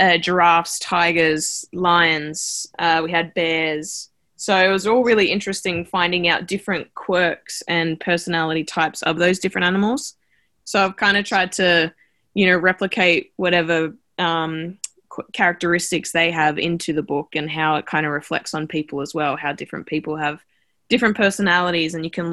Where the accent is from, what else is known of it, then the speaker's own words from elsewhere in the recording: Kalgoorlie, Western Australia, Australia; I grew up in Kalgoorlie in the desert